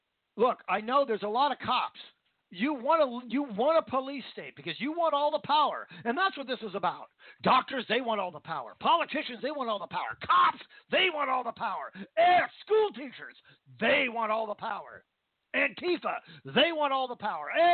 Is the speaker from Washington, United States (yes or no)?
yes; Vancouver, Washington, United States; I grew up in Vancouver, Washington, and Portland always hated it.